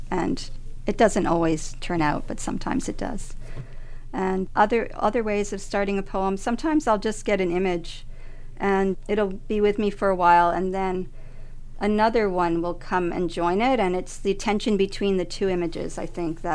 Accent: Bermuda; I grew up in Bermuda. I was born in Bermuda. My father was fifth generation Bermudian. His great-great-grandfather came over on the Golden Rule from Madeira in 1848.

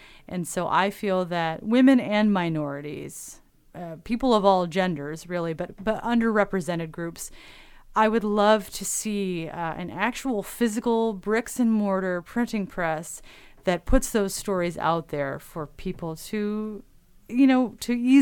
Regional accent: Beulah, Michigan, United States; started a printing press in my hometown, Beulah, Michigan, almost 100 years ago.

